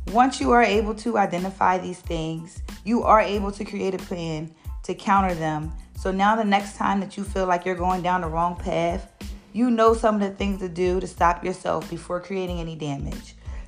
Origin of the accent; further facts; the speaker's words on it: Philadelphia, Pennsylvania, United States; I do get a little bit of homesick. I'm from Philadelphia, for those who don't know. And I've been out here since October.